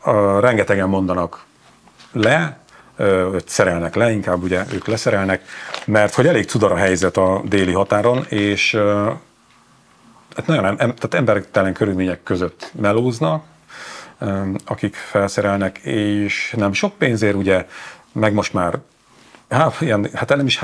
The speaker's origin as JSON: {"language": "Hungarian", "region": "Borsod-Abaúj-Zemplén", "country": "Hungary", "said": "Éltem velük együtt, borsodi gyerek vagyok, az Empléni, de borsodi gyerek vagyok"}